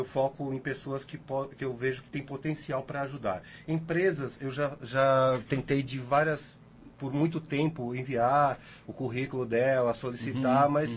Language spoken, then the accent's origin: Portuguese; São Paulo, Brazil; now in Santo André, Brazil; É, sou de São Paulo. Nasci em São Paulo e hoje moro em Santo André.